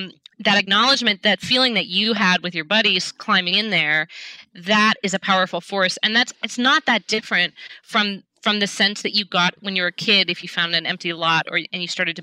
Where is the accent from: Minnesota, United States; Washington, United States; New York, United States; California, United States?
Washington, United States; Seattle; I mean, I grew up in Seattle, so I thought that nature only was the old growth forests that I could, that I kind of occasionally visited with my family, car camping.